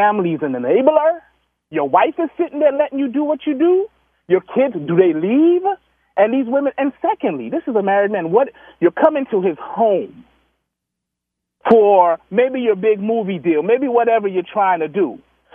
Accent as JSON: {"language": "English", "town": "Los Angeles", "region": "California", "country": "United States", "said": "I'm from Los Angeles originally."}